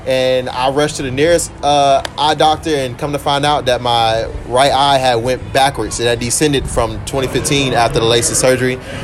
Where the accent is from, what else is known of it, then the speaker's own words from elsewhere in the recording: Hattiesburg, Mississippi, United States; we coming from the place that I came from Hattiesburg, and the environment and the community that we had behind our high school baseball team, it was amazing.